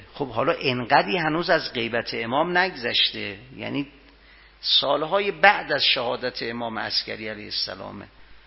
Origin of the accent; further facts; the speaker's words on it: Ahvaz, Khuzestan, Iran; گفتم اهل اهوازم.